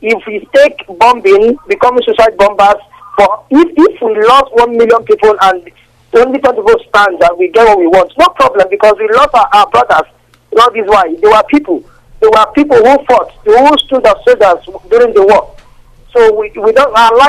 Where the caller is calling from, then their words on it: New Delhi, Delhi, India; I'm calling from New Delhi, India.